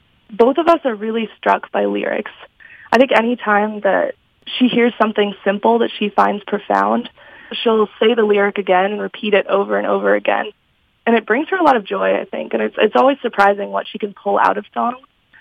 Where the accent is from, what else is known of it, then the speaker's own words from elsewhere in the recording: Ohio, United States; now in Gainesville, United States; And so up until March 2020, I was living in Gainesville, Florida, which is a pretty long drive from my hometown in Northwest Ohio.